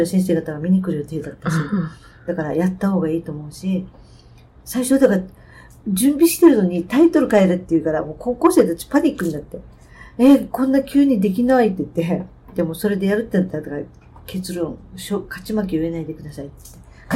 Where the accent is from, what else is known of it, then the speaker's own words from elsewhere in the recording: Okinawa, Japan; 沖縄のふるさとに対する愛情はすごく強くて、だから仕事で本土とかに行っても沖縄に帰ってくるっていうことが多いので、自分はうちなんちだっていう思いは強いと思います。